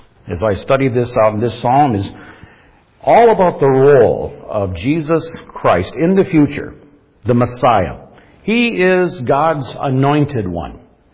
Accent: Grand Rapids, Minnesota, United States; now in Duluth, United States; And it's good to be home for me in Grand Rapids, Minnesota. This is my birthplace and my hometown. I live now in Duluth, Minnesota.

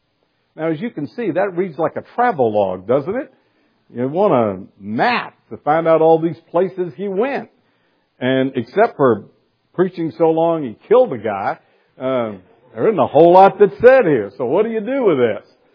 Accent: the South, United States; Now, as you know, I grew up in the South, so I guess that's easy. You do it in the South.

